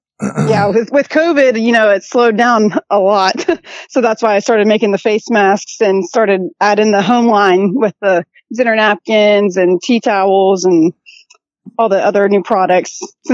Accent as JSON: {"language": "English", "town": "Mount Pleasant", "region": "South Carolina", "country": "United States", "said": "So I'm from Mount Pleasant, South Carolina, right outside of Charleston."}